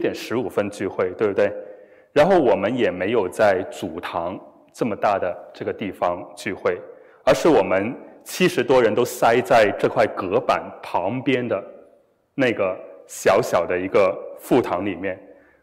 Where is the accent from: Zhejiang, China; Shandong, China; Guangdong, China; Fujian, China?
Guangdong, China; Guangzhou; born there; 我是一个南方人，我生在广州